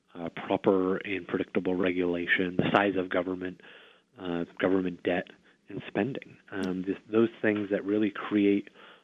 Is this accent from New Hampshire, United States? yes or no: yes; Peterborough, New Hampshire, United States; I was born and raised in Peterborough, New Hampshire, the southwestern part of the state. I grew up most of my life there. It's a small town in rural New Hampshire.